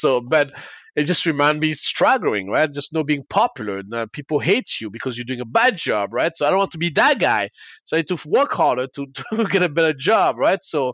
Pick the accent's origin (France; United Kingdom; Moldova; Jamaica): France; English is a second language; now in United States; It was just because the American dream growing up in France is like, that's how they live. That's how I wanted to. And then when I came to the US and I learned how to speak English very well